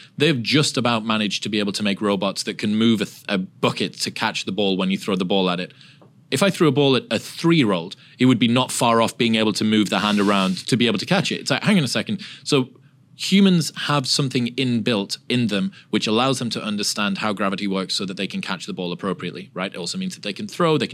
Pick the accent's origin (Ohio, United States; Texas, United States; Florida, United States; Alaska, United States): Texas, United States; Dude, I'm from Texas.